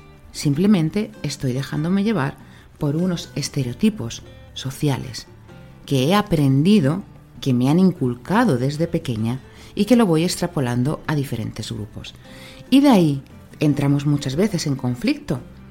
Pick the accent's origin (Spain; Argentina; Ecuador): Spain; Somos de España, pues me identifico con ser español.